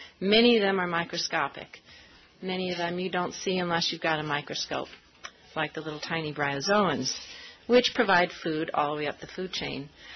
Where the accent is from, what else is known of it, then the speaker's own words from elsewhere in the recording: Farmington, United States; Well, I'm from Farmington, but I'm not a wealthy landowner.